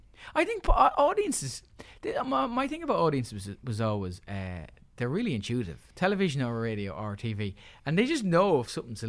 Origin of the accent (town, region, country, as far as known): Leinster, Ireland; now in Dublin, Ireland